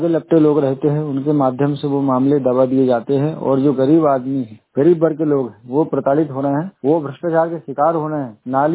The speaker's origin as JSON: {"language": "Hindi", "town": "Guraiya", "region": "Madhya Pradesh", "country": "India", "tie": "born or raised there", "said": "ग्राम गुरैया जिला छिंदवाड़े का रहने वाला हूं और बचपन से मैं इसी गांव में रह रहा हूं। वार्ड नंबर 15 का मैं निवासी हूं।"}